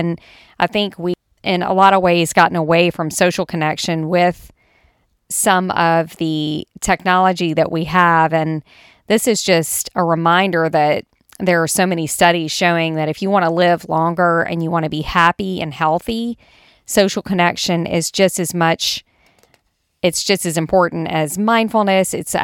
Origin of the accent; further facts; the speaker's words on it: the South, United States; I know I'm from the South and I think we may hug a little bit more around here.